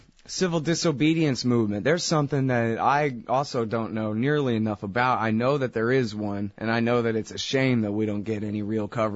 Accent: Texas, United States; I'm from Texas, so this is what I learned when I was a boy

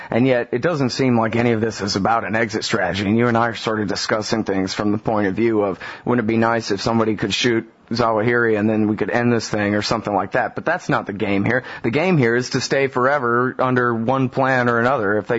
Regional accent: Texas, United States; I mean, I'm from Texas, and I've driven across it a bunch of times, and Texas is huge

